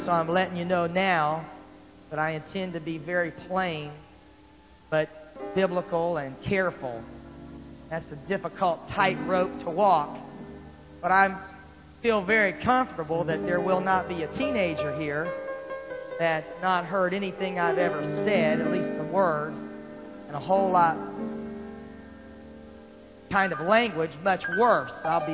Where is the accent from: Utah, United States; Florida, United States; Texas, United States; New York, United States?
Florida, United States; And I was raised in Florida, and I remember him teaching at a camp meeting when I was just a teenager.